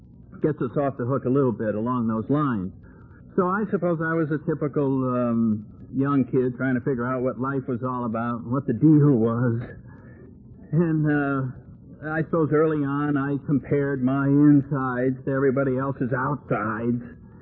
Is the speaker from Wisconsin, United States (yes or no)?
no; Connecticut, United States; I came from Connecticut, and I thought, Vermont, my God, look how cold and north that is. And I'm from Connecticut, so you can see how what a reputation Vermont had.